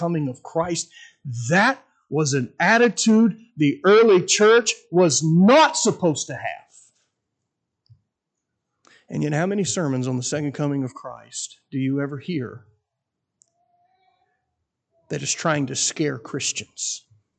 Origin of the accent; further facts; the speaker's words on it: Columbus, United States; I grew up in Columbus where it's flat and you can just see for miles.